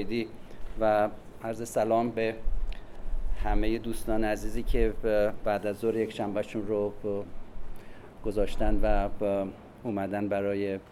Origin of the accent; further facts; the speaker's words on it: Iran; moved away; من و تحصیل و تدریسم همه در زمینه جامعه امریکا بوده، ولی از زمانی که از ایران من بیرون اومدم